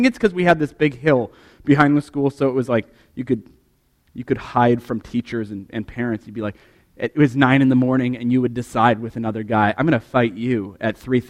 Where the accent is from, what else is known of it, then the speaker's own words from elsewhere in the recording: Canada; I grew up in Canada, and at recess we'd play hockey